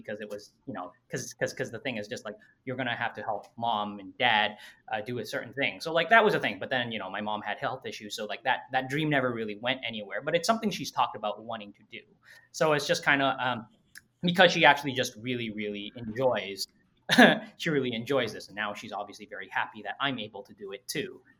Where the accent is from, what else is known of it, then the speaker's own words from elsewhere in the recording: Toronto, Ontario, Canada; my parents are from Vietnam, or I'll just be like, I'm from Toronto.